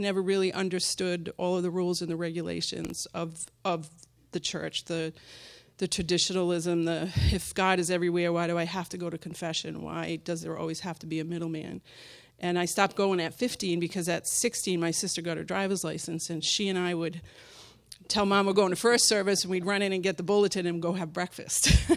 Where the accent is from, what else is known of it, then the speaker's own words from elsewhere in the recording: Providence, Rhode Island, United States; We grew up in Providence, Rhode Island.